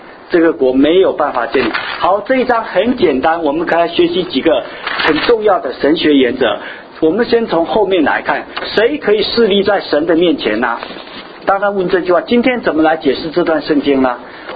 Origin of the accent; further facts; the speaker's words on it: China; 我们中国人什么身重，我们被谁欺负啊？这个好像被日本人在欺负一样